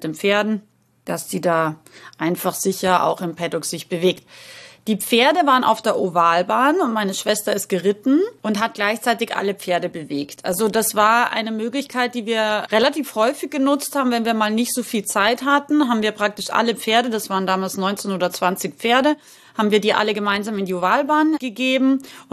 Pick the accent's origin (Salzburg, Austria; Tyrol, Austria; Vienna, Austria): Salzburg, Austria; oder ich bin Österreicherin, das wissen ja die meisten von euch, und bin in den wunderschönen Salzburger Bergen aufgewachsen.